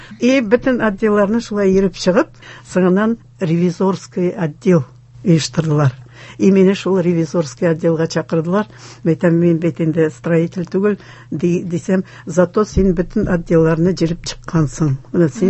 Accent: Naberezhnye Chelny, Tatarstan, Russia; now in Kazan, Russia; Мин Чаллыдан 13 ел Казанда хәзер. Ә пенсияга чыктым мин Чаллыда.

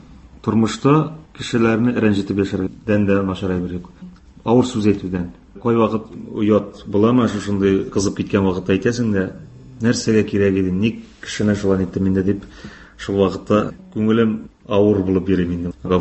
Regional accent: Bashkortostan, Russia; Башкортстаныма да рәхмәтлемен. Ул туган ягым

